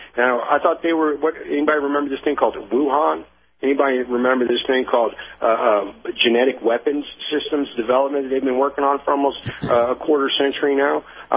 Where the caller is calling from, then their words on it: Tennessee, United States; Good morning, gentlemen. … in East Tennessee.